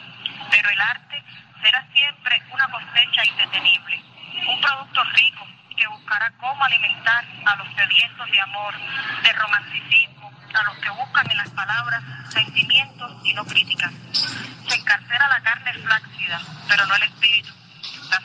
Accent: Cuba

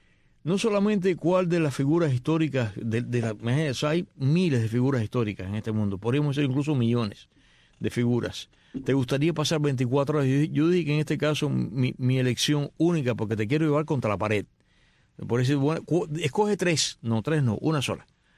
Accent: Cuba; para nosotros que somos cubanos

